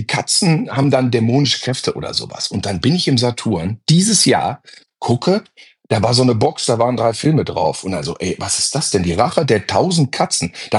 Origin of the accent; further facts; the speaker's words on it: Gütersloh, North Rhine-Westphalia, Germany; Ich komme aus Gütersloh